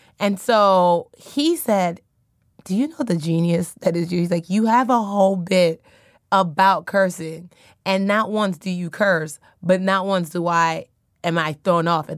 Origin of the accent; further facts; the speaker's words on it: Nigeria; now in United States; My parents way back when were mm-hmm. from this place, but now I'm like, oh, no, I'm Nigerian.